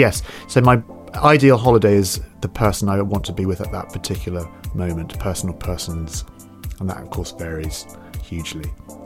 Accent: Scotland, United Kingdom; I love Scotland. I grew up there in the West Coast, particularly the Outer Hebrides.

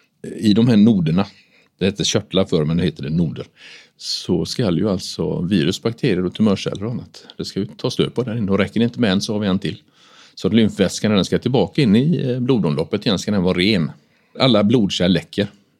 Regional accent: Gothenburg, Västra Götaland County, Sweden; så var jag ute och badade utanför Göteborg, där jag kommer ifrån.

